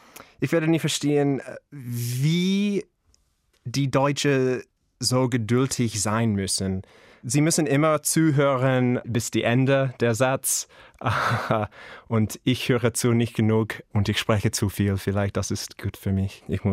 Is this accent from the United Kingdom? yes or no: no; United States; German is a second language; ich komme aus den USA. Ich war im 1988 geboren.